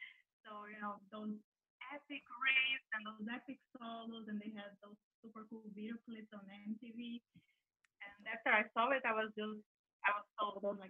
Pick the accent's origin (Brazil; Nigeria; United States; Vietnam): Brazil; Belo Horizonte, Minas Gerais; I'm from Brazil. I'm from a city called Belo Horizonte. It's not that known, but it's very close to São Paulo and Rio.